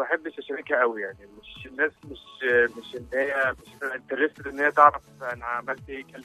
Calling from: Monufia Governorate, Egypt; انا من المنوفيه

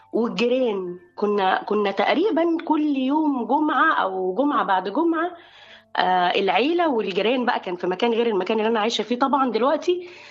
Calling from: Maadi, Cairo Governorate, Egypt; تحديدا في دار السلام قرب كورنيش المعادي.

